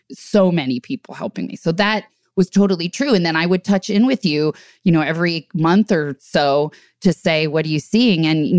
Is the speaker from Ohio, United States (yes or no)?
no; New Jersey, United States; I was like, I'm from New Jersey. We don't do that. I'm Irish Catholic